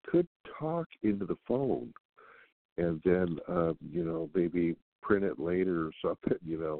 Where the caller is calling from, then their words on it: California, United States; from California.